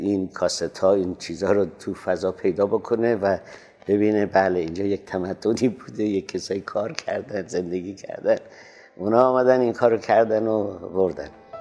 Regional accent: Iran; من از ایران آمدم.

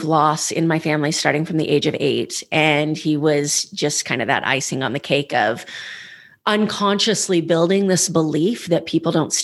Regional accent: Idaho, United States; now in Las Vegas, United States; I'm on the West Coast. I grew up in Idaho. I live in Vegas now.

